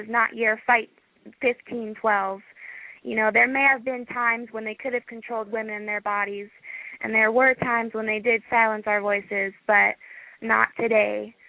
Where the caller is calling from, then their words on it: Portland, Oregon, United States; I'm 19 years old, and I'm calling from Portland, Oregon.